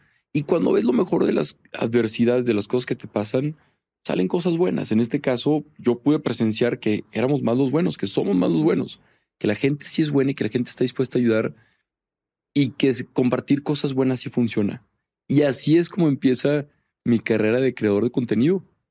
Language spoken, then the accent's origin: Spanish; Torreón, Coahuila, Mexico; also born or lived in Monterrey; Yo soy de Torreón, me voy a Monterrey, y cuando me voy a Monterrey, pues llegas como estudiante foráneo